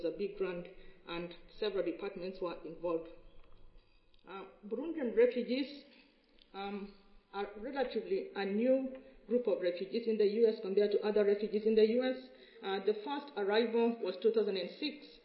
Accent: Kenya; also born or lived in Nairobi, Kenya; I'm actually a Kenyan, originally from Kenya, and so with our first presenter, I told her I'm a Kenyan and I lived in Nairobi.

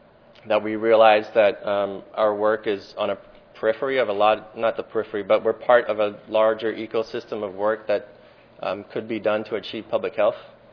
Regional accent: Cincinnati, Ohio, United States; I'm proud to say I grew up in Cincinnati

